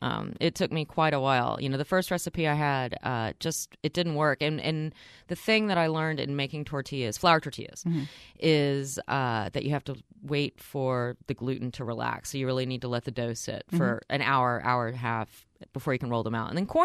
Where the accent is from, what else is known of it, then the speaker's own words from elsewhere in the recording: Dallas, Texas, United States; also born or lived in Houston; now in New York, United States; like, you know, because I grew up in Dallas and in Houston, mm-hmm. and then I spent some time in Austin. And so my when I moved to New York, my experience was pretty much limited to those three locations.